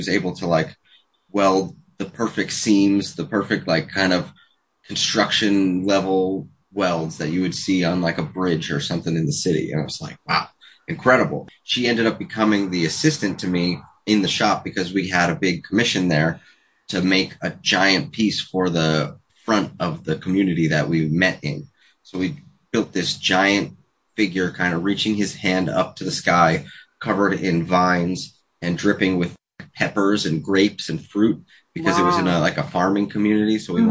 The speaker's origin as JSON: {"language": "English", "town": "Ferndale", "region": "New York", "country": "United States", "tie": "born or raised there", "said": "So I was born and raised in Ferndale, New York, in the Bethel area."}